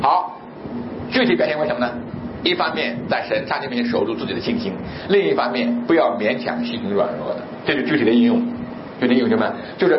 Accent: Jiangsu, China; now in Guangdong, China; 因为在我老家是没有苦瓜的，在我们江苏是没有苦瓜的。我第一次来广东，第一次吃苦瓜

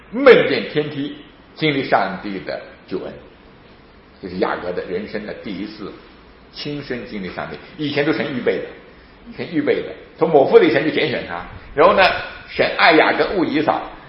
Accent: China; 我在小乡镇里面长大，根本没去过大城市哈。我竟然说什么呢？在小学我竟然说，好像我生错了国度，好像我觉得我不应该生在中国

